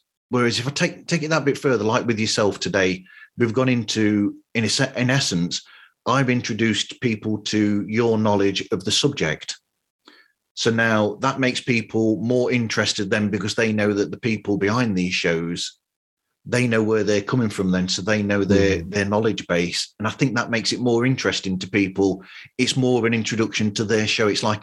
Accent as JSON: {"language": "English", "country": "United Kingdom", "said": "You know, I'm British"}